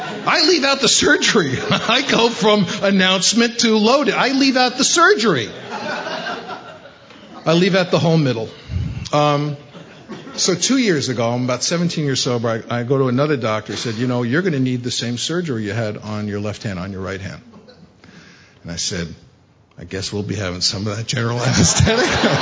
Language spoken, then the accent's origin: English; Bronx, New York, United States; I grew up in the Bronx in this insane family.